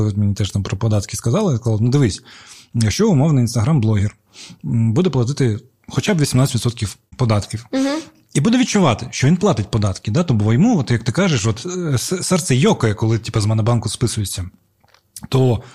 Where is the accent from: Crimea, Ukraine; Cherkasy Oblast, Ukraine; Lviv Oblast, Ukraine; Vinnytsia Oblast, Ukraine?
Crimea, Ukraine; А я ще кримський татарин в Україні.